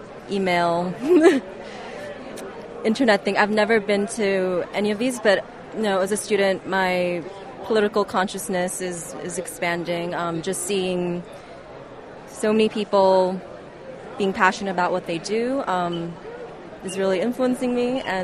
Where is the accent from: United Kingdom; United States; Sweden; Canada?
United States; Flushing, New York; I'm from Flushing, Queens.